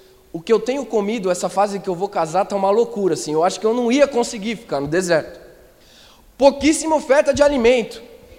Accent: São Paulo, Brazil; Eu, nascido e criado aqui em São Paulo, menino de prédio

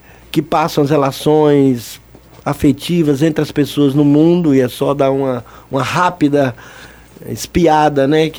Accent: Paulo Jacinto, Alagoas, Brazil; Como eu sou do interior de As Alagoas, dois interiores, infelizmente, um eu não lembro muito, mas eu sei que ele está dentro de mim. Chama-se Paulo Jacinto

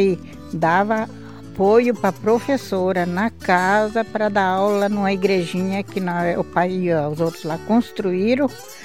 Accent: Sobradinho, Brazil; born there; Lá em Sobradinho.

